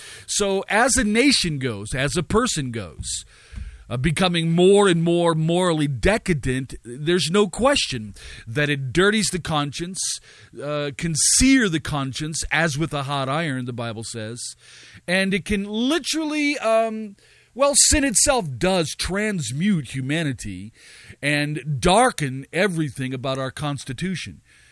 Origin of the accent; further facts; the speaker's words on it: United States; and I would speak as an American